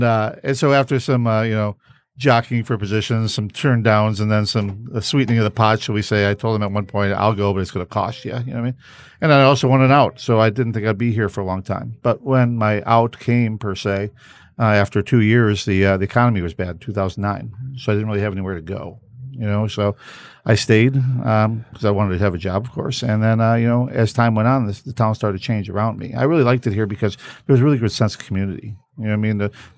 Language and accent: English; Madison Heights, Michigan, United States; Well, I grew up in Madison Heights, and when I was in high school, there was a vocational schools in Oakland County